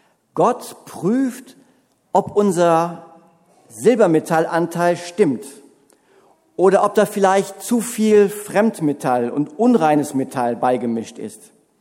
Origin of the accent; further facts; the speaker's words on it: North Rhine-Westphalia, Germany; als Westfale in Oberfranken richtig zu sein